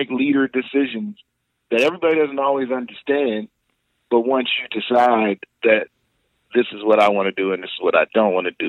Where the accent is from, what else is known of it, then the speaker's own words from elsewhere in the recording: Philadelphia, Pennsylvania, United States; So, man, a huge portion of the people that I grew up listening to in Philly, like